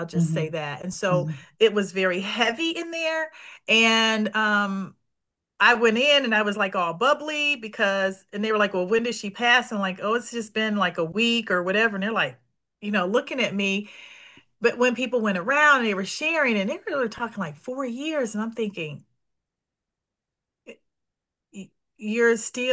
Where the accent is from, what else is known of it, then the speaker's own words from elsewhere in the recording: Ohio, United States; We're from Ohio.